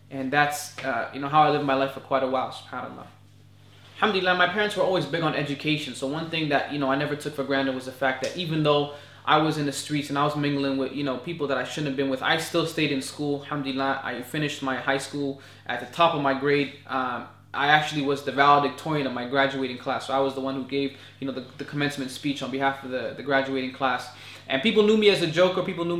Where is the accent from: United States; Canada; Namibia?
Canada; Toronto, Ontario; I grew up in an area that was actually very diverse, one of the most diverse areas in Toronto